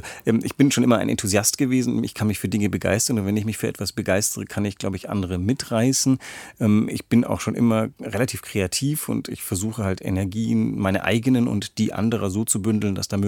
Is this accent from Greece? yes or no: yes; Greece; Ich bin in Griechenland groß geworden.